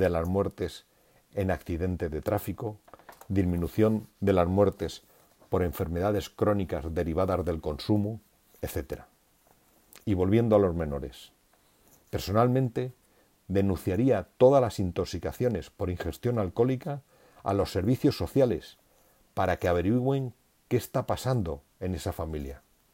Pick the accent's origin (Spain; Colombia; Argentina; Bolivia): Spain; Sé que como españoles tenemos la tradición de acompañar todo con alcohol